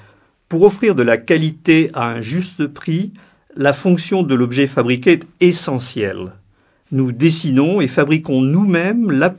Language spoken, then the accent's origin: French; Neuilly-sur-Seine, Île-de-France, France; also born or lived in Paris; Je suis né à Paris, dans le 17e arrondissement, et j'ai été élevé à Neuilly. J'ai fait mes études à Sainte-Croix. Et puis, à 17 ans et demi, je suis parti.